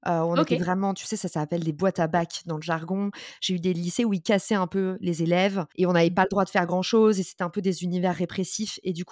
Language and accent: French; Île-de-France, France; Je suis née et j'ai grandi en banlieue parisienne.